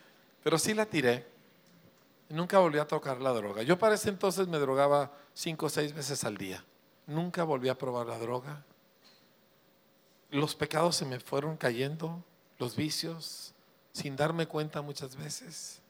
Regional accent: Parral, Chihuahua, Mexico; Uy, pues me prendí un cohete porque soy de Parral, ¿me entiende?

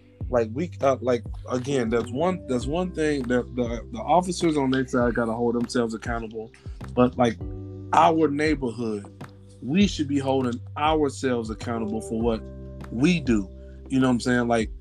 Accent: Chicago, Illinois, United States; let's take in my hometown, Chicago

